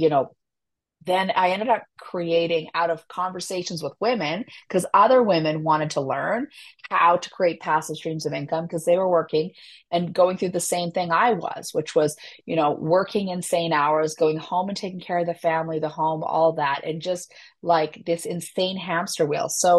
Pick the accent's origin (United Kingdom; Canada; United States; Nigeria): Canada; I'm actually Canadian, and I was born to a teenage mother.